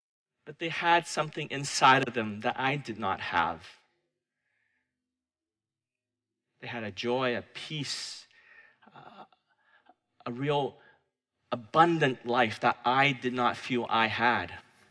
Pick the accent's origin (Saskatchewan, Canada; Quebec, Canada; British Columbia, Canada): British Columbia, Canada; Vancouver; moved away as an adult; now in Winnipeg, Canada; It wasn't until I moved away to Winnipeg from Vancouver to study architecture that someone first took the opportunity to invite me to go to church with them.